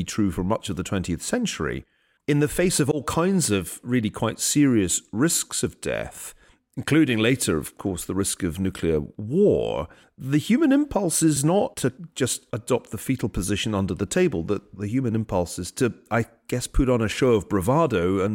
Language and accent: English; Glasgow, Scotland, United Kingdom; when I was growing up in Glasgow.